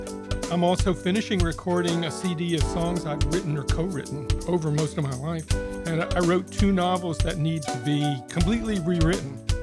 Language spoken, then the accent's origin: English; Morristown, New Jersey, United States; moved away as an adult; also born or lived in New York City; now in Jacksonville, United States; I was born in New York City. I grew up in Morristown, New Jersey, near where my father grew up. I went to college in Boston, moved to California after college to become a rock and roll musician